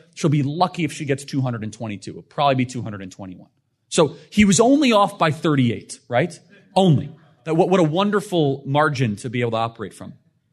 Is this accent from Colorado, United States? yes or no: no; Illinois, United States; So I'm from Northern Illinois.